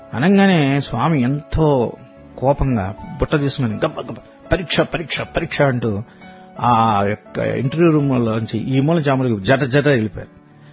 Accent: Bapatla, Andhra Pradesh, India; we are going to Bapatla మా native place

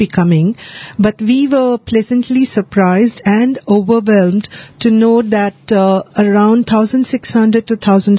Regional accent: Singapore; from Singapore.

